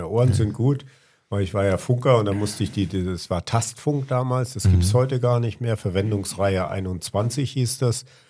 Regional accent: Bad Bramstedt, Schleswig-Holstein, Germany; also born or lived in Munich; ich bin ein geborener Münchner, weil mein Vater damals da gearbeitet hat, die ersten 6 Jahre in München. Dann bin ich in Schleswig-Holstein, also in Bad Bramstedt, das ist bei Hamburg, meine 13 Jahre zur Schule gegangen

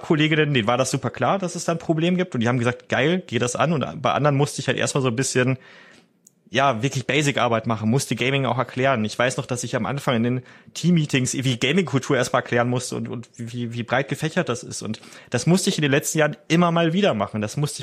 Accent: North Rhine-Westphalia, Germany; ich bin am Niederrhein aufgewachsen, so einem kleinen beschaulichen Ort in der niederländischen Grenze

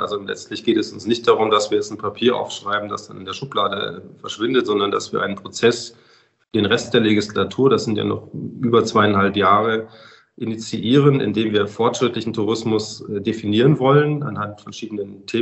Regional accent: Bavaria, Germany; Also ich komme ja aus Bayern, wir haben ja das Thema Wintertourismus, was für uns auch identitätsstiftend ist

